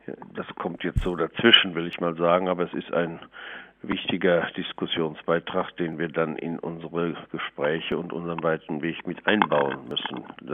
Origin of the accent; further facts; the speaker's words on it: Etteln, North Rhine-Westphalia, Germany; Ich komme aus einem kleinen Dorf bei Paderborn, aus Etteln.